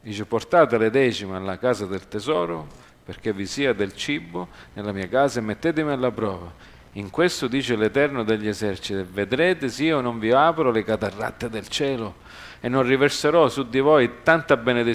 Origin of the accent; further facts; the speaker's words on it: United States; Io sono cresciuto in America, però ho fatto qualche anno qua, ho imparato qualcosa.